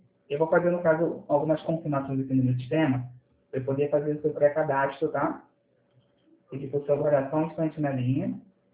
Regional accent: Rio de Janeiro, Brazil; A gente é do Rio de Janeiro.

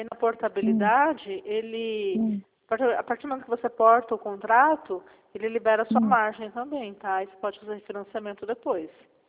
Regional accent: Ponta Porã, Mato Grosso do Sul, Brazil; Eu sou de Ponta Porã

